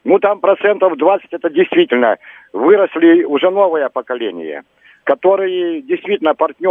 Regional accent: Ukraine; Я сам с Украины родом. И я часто езжу домой, вот в этом году хочу поехать, но я в центральную Украину.

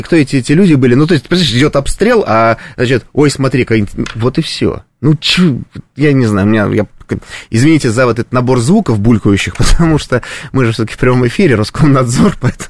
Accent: Saint Petersburg, Russia; Например, в моем родном городе Санкт-Петербурге это принято распоряжением губернатора города на весь год.

